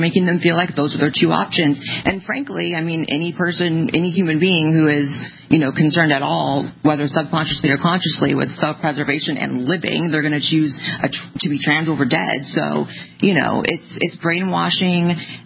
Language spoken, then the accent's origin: English; California, United States; now in Austin, United States; I'm from California, Austinite now. That was one of the best decisions of my life to move to Texas.